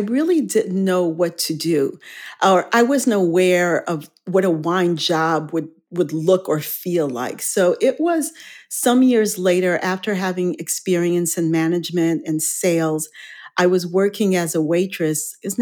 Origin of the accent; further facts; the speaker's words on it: Haiti; also born or lived in Chicago, United States; I was born in Chicago, but grew up in Haiti. So my parents are Haitian, and I moved back to Haiti when I was less than a year old. So that's where I grew up.